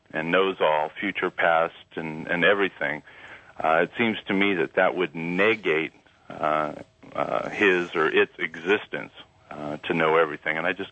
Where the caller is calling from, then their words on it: Hunt, Texas, United States; I'm calling from Hunt, Texas.